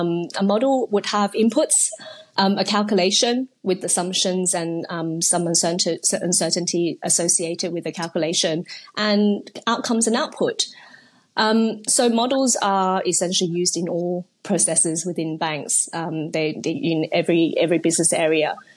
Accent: Australia; also born or lived in China; now in United Kingdom; I was born in China. I grew up in Australia and now I currently work in the UK.

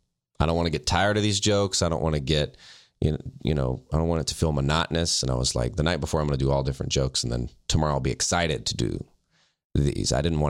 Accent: the South, United States; it's really just that I'm from the South and I treat everybody like they have a gun

